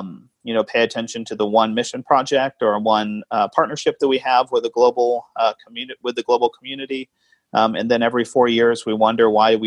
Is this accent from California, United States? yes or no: no; Oklahoma, United States; moved away as an adult; now in West Coast, United States; I'm from Oklahoma. I'm from the Bible Belt. I grew up in the Bible Belt, was commissioned and ordained in the Oklahoma Annual Conference. And then for family reasons, we moved out here to the West Coast